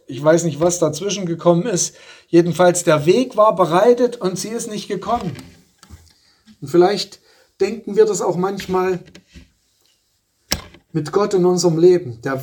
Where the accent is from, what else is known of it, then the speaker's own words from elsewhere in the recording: Sosa, Saxony, Germany; In meinem Heimatort, aus dem ich ursprünglich stamme, aus dem Erzgebirge, in Sosa, kann ich mich noch erinnern, als Kind, da war der ganze Ort alles mit Pflastersteinen gepflastert